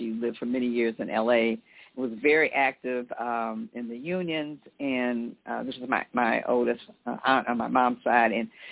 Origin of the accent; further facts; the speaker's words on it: Chicago, Illinois, United States; I'm from Chicago originally, grew up on the famous South Side of Chicago